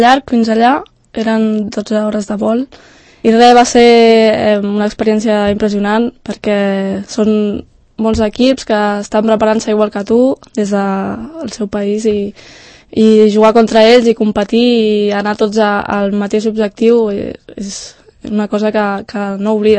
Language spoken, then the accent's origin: Catalan; Catalonia, Spain; jo sóc catalana de sempre